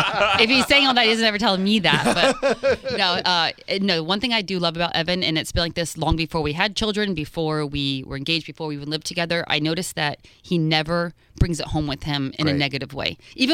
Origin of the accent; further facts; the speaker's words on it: Fort Lauderdale, Florida, United States; also born or lived in Los Angeles; because I grew up in Fort Lauderdale.